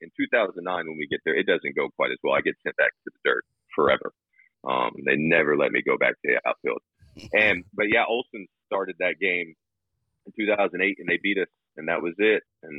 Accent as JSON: {"language": "English", "region": "Florida", "country": "United States", "tie": "born or raised there", "said": "I would say, like, I grew up in Florida, and so I'd be down there and we'd be working."}